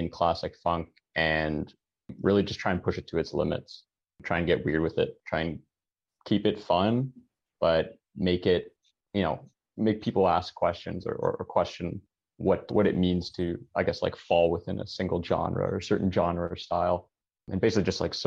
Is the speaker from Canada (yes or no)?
yes; Toronto, Ontario, Canada; I play bass in … We're from Toronto.